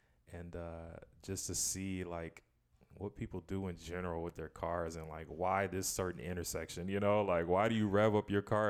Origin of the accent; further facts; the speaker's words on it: Houston, Texas, United States; And I'm from Houston. And Houston is the number one diverse city in the country.